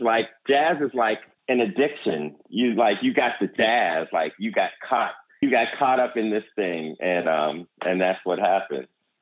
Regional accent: Pittsburgh, Pennsylvania, United States; Yeah, well, that's my hometown is Pittsburgh, and that was really a big honor because Pittsburgh has a huge, rich jazz legacy

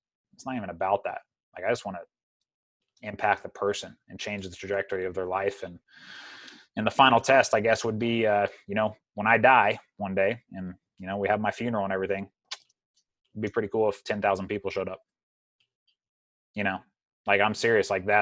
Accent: Tribune, Kansas, United States; I'm a small town kid. I grew up in Tribune, Kansas, 900 person town, 21 people in my graduating class. Like I grew up 15 miles out in the country.

